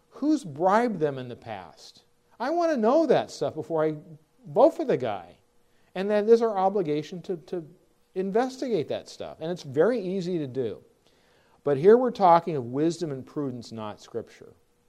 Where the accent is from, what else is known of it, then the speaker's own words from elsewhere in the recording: United Kingdom; So as a Brit, you can imagine, we know right away, to whom and what he's referring.